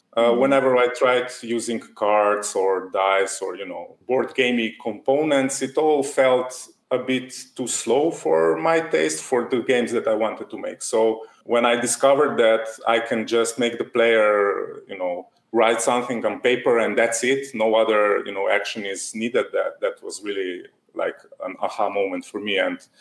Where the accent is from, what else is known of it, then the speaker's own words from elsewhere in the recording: Slovenia; English is a second language; I come from Slovenia and I design games.